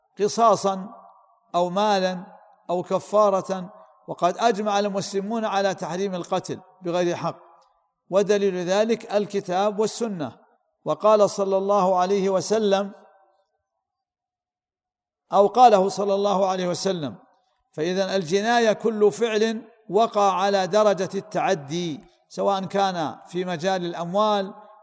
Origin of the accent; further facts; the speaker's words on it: Saudi Arabia; وعندنا في السعودية